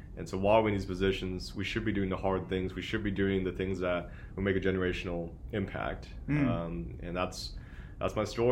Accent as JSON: {"language": "English", "town": "Lawton", "region": "Oklahoma", "country": "United States", "tie": "born or raised there", "said": "And before that, I was born and raised in Lawton. My mom and dad immigrated from South Korea in the 1980s, and they opened up a dry cleaning business."}